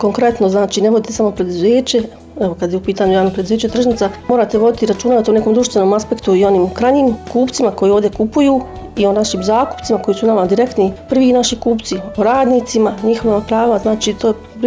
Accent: Zenica, Federation of Bosnia and Herzegovina, Bosnia & Herzegovina; Iz Zenice sam, ovdje sam završila osnovnu školu, gimnaziju, fakultet sam završila, to je Sarajevski fakultet, Univerzitet u Sarajevu, znači ekonomski fakultet u Sarajevu i tamo sam magistrirala i radim svoj čitav životni vijek u Zenici.

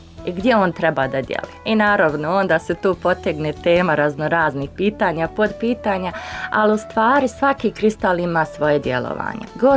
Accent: Visoko, Federation of Bosnia and Herzegovina, Bosnia & Herzegovina; dolazim iz Visokog.

